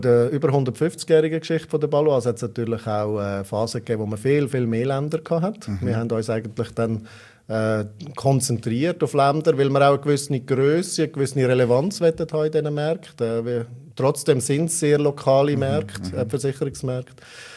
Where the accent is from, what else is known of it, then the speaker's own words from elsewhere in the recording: Tegerfelden, Aargau, Switzerland; Im Aargau, also geboren und aufgewachsen bin in Tegerfelden